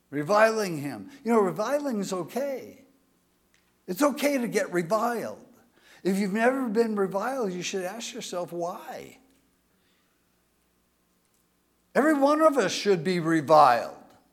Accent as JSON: {"language": "English", "region": "Scotland", "country": "United Kingdom", "said": "My last name's Jewish, but I'm a Scotsman. My dad was adopted."}